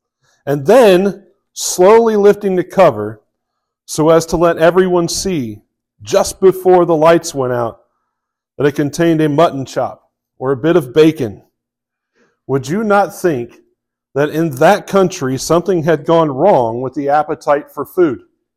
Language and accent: English; the South, United States; I mean, I grew up in the South. And even growing up in the South, I didn't really care if I had a Confederate flag or not.